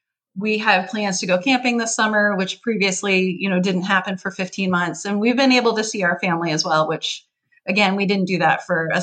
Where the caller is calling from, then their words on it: Rhode Island, United States; I'm calling in from Rhode Island, which is the smallest state in the United States.